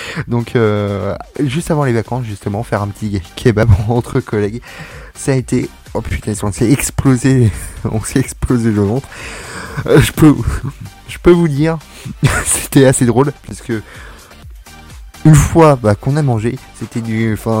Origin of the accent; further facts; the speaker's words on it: France; Je suis impartial. Je suis français, voilà.